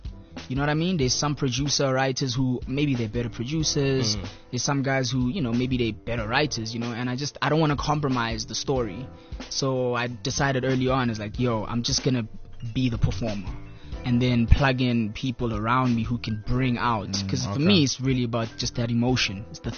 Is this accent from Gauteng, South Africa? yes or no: yes; Gauteng, South Africa; My background? Ah, man, I'm from Spraydview in the east of Johannesburg.